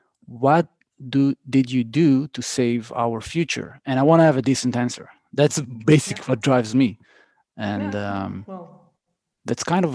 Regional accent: Israel; English is a second language; maybe also because I'm from Israel

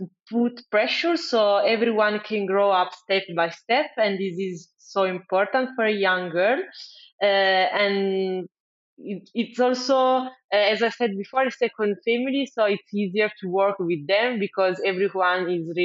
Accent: Cuneo, Piedmont, Italy; born there; English is a second language; Yes, I was born in Cuneo, that is a city next to the mountain. So there were a lot of snow during the winter.

